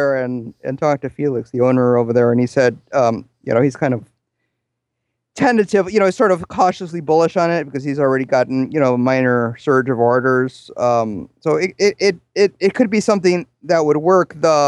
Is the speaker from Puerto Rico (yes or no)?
yes; Puerto Rico; also born or lived in Illinois; now in Minnesota, United States; Yeah, I moved to Minnesota from Puerto Rico. I spent a couple of years in Illinois, but mostly Minnesota.